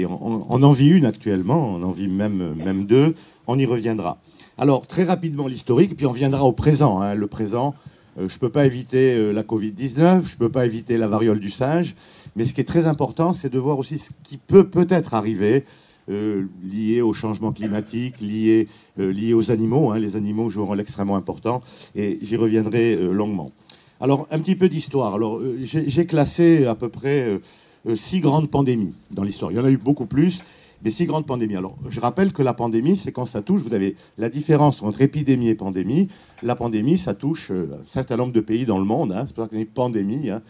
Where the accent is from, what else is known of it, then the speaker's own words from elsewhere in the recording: France; Chez nous, en France, c'est un peu plus de 150 000 morts.